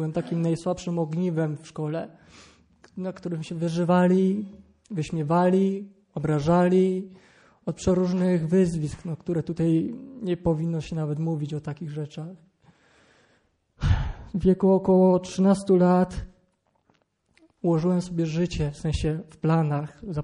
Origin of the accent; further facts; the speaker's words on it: Dębina, Świętokrzyskie Voivodeship, Poland; mam 24 lata. Pochodzę ze wsi takiej między Włoszczową, może kojarzycie, Kielce, Jędrzejów. Taka mała wieś Dębina, węglaszyn Dębina.